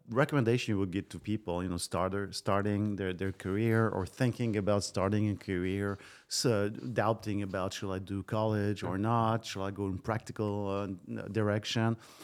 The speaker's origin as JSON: {"language": "English", "country": "Switzerland", "said": "I'm coming from Switzerland."}